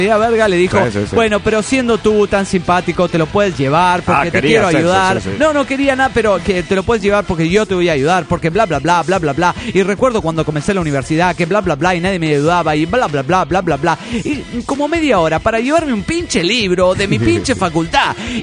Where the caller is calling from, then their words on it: Montreal, Quebec, Canada; de Montreal, Canadá.